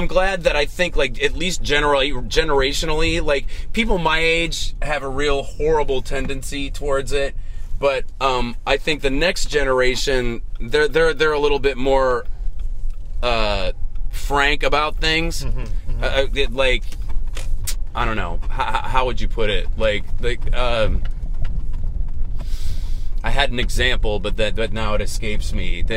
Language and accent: English; Pittsburgh, Pennsylvania, United States; I mean, you know, but I grew up in Pittsburgh.